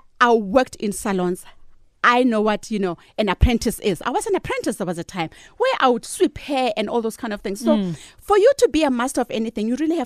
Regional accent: Gauteng, South Africa; Because where I stay, I mean, I'm from the Vaal.

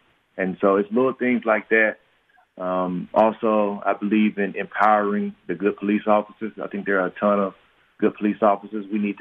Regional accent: Mississippi, United States; growing up in Mississippi and living in a more urban environment

